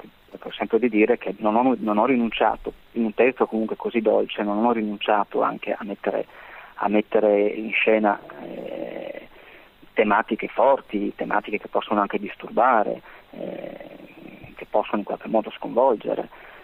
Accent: Naples, Campania, Italy; born there; Io a Napoli ci sono nato, come racconto nella Luce Prima, però ci sono rimasto fino alla mia età in un istituto per ragazze madri, e il mese scorso è la prima volta che ci sono stato da adulto.

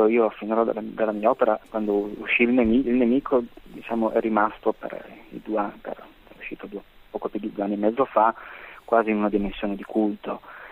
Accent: Naples, Campania, Italy; born there; Io a Napoli ci sono nato, come racconto nella Luce Prima, però ci sono rimasto fino alla mia età in un istituto per ragazze madri, e il mese scorso è la prima volta che ci sono stato da adulto.

